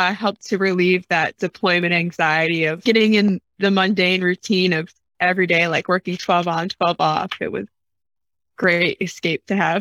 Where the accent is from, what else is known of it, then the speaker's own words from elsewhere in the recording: Michigan, United States; So I am originally from Wisconsin, Upper Michigan, way up north, very rural area. I graduated with about 36 kids to give you guys an idea of how small of a town I'm from.